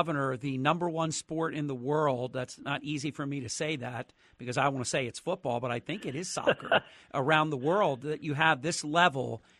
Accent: New Jersey, United States; we have the governor of the state of New Jersey, my home state

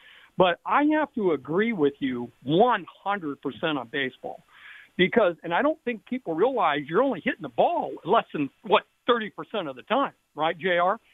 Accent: Denver, Colorado, United States; You know, I'm from Denver.

